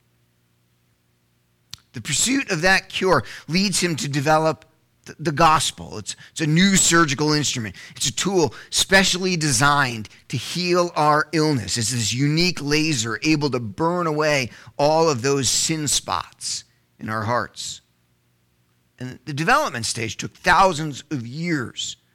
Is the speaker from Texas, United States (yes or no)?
no; Elizabeth, New Jersey, United States; born there; So I was born in America, Elizabeth, New Jersey.